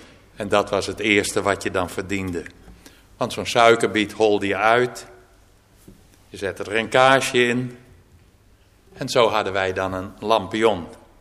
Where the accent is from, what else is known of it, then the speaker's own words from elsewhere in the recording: Kollum, Friesland, Netherlands; Ik ben geboren en getogen in Kollum, een dorp in het noordoosten van Friesland.